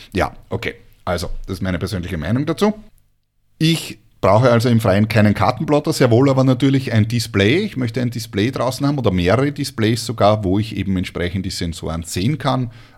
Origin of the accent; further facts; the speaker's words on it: Austria; born or raised there